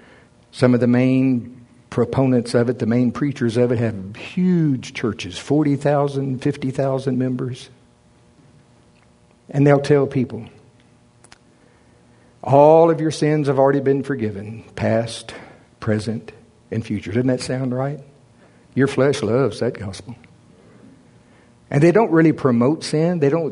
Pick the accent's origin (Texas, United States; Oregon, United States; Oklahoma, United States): Oklahoma, United States; I'm from Oklahoma.